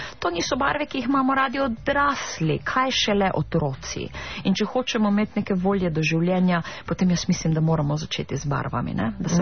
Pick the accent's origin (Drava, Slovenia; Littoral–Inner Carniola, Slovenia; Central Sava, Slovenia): Drava, Slovenia; Ptuj; Mogoče sem to tisto kot prava Ptujčanka dobila od perutnine.